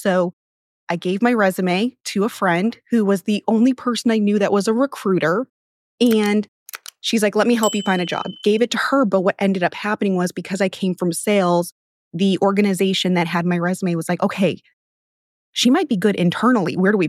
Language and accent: English; Haverhill, Massachusetts, United States; now in Houston, United States; I grew up just north of Boston, Massachusetts. I grew up in a city called Haverhill.